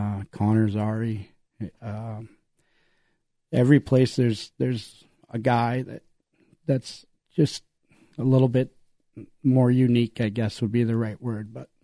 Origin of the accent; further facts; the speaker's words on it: Kamloops, British Columbia, Canada; Kamloops people are special. And that's why, you know, we're not moving from Kamloops. We're Kamloopsians.